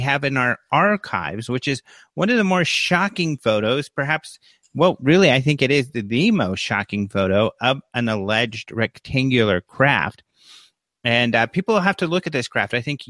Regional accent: Colorado, United States; and I'm from Colorado, and you can see hills mountains really in the background.

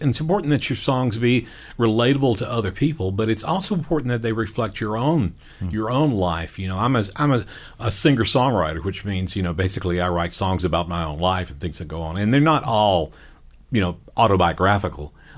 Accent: Panama City Beach, Florida, United States; And I was playing, teen clubs and growing up on Panama City Beach.

